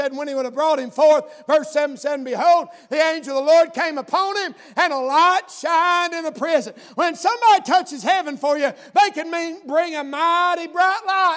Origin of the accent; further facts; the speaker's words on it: United States; I'm from Scott County, and I understand that probably some of what the words I understand don't mean the same.